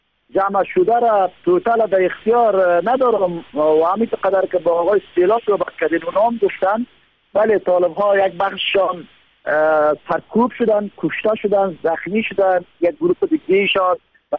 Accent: Faryab, Afghanistan; خب ما خاطر از این نمیگم که ولایت ما باشه.

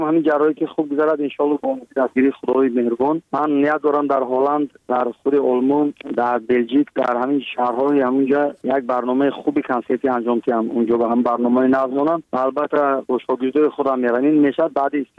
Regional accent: Tajikistan; برای وطنم، برای تاجیکستان عزیزم

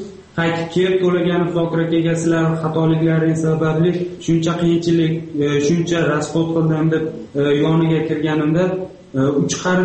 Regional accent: Boytuman, Fergana Region, Uzbekistan; born there; Men Farg'ona viloyati Uchko'prik tumanida … Uchko'prik tumani Boytuman qishlog'ida tug'ilganman.

